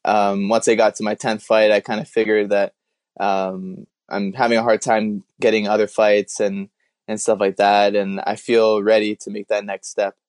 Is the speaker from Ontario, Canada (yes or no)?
yes; St. Catharines, Ontario, Canada; I started wrestling at Brock University here close to my hometown in St. Catharines.